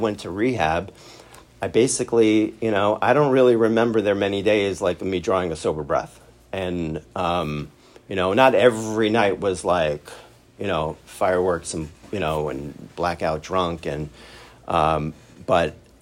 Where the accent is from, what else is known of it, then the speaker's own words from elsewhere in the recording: Brooklyn, New York, United States; You know, I grew up in Brooklyn, New York. I was adopted at birth. I was raised as an Orthodox Jew, and in a very, very Orthodox / Hasidic neighborhood in Brooklyn, New York.